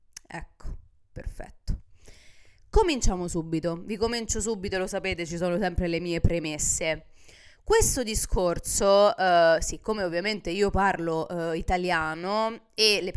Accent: Rome, Lazio, Italy; now in United States; vivo negli Stati Uniti, sono nata e cresciuta a Roma, ma vivo negli Stati Uniti da quanto tempo? Da troppo tempo, forse. Da troppo tempo. E in questo momento vivo con mio marito, che è americano. Viviamo nello stato della Virginia

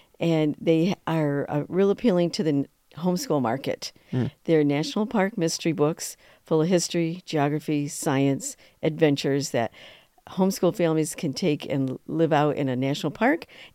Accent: Vestal, New York, United States; I grew up in Vesto, New York, in a little section called Ross

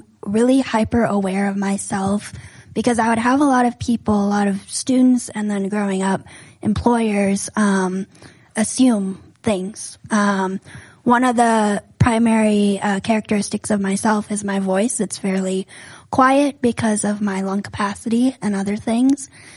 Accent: Minneapolis, Minnesota, United States; Born and raised in Northeast Minneapolis.

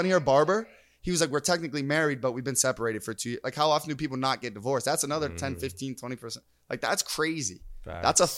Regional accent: United States; I obviously have never even thought that way because I'm American.

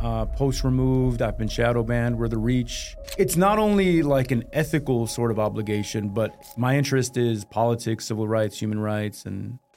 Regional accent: Detroit, Michigan, United States; I grew up in Detroit, Michigan. Detroit is a very downtrodden, heavily African-American, Arab-Muslim-American city. Sure. So as a young immigrant

